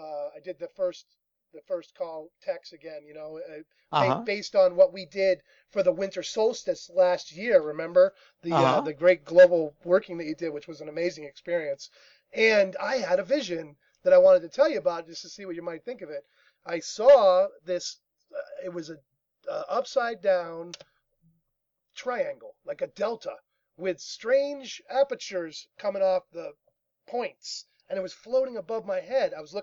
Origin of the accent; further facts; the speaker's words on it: United States; being an American and all.